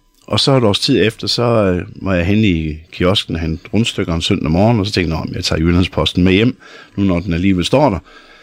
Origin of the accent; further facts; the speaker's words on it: Herning, Central Denmark Region, Denmark; also born or lived in Aalborg; Jeg er født i Aalborg, og mine forældre de flyttede til Herning, og så på et tidspunkt så flyttede jeg tilbage til Aalborg, da jeg blev voksen igen.